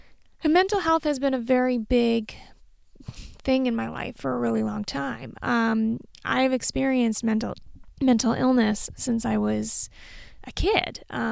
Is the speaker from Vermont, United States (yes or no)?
yes; East Fairfield, Vermont, United States; So I grew up in a really small town. I had two towns. I grew up in Fairfield, Vermont. Technically East Fairfield. I grew up in East Fairfield.